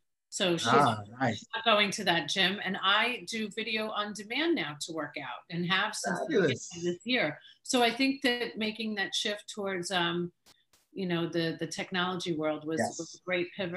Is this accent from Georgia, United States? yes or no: no; New York, United States; Yes, I understand that. I am from New York, so.